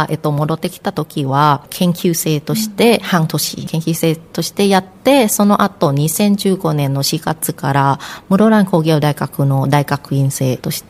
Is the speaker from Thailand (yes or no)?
yes; Bangkok, Thailand; Japanese is a second language; now in Japan; 自分がタイの方出身なので、うん、で出身はバンコクの方ですね、